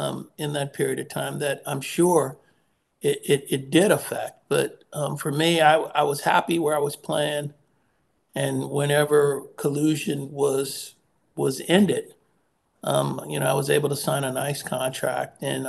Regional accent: Oakland, California, United States; I mean, I was playing in Oakland, California. I was playing in my hometown.

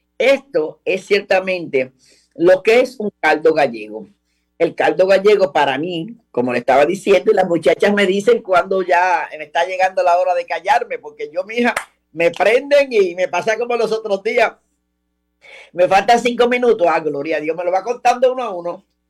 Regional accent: Dominican Republic; aunque yo no soy boricua, soy dominicana, pero nosotros en nuestras islas nunca dejamos un canto de cilantro

